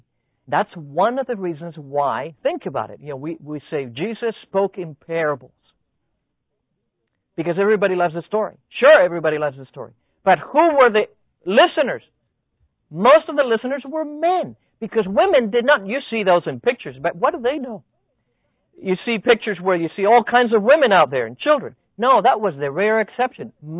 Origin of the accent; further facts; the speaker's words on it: Tennessee, United States; now in Maryland, United States; They've been living out here in Maryland and we are from Tennessee.